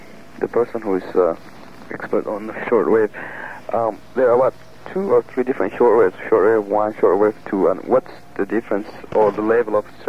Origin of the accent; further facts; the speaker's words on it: Ethiopia; No, I'm from Africa. I'm from Ethiopia.